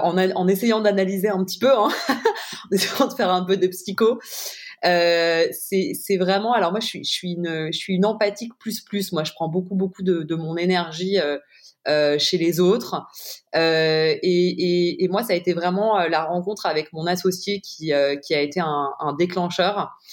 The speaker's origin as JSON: {"language": "French", "town": "Paris", "region": "Île-de-France", "country": "France", "tie": "born or raised there", "said": "J'ai grandi à Paris."}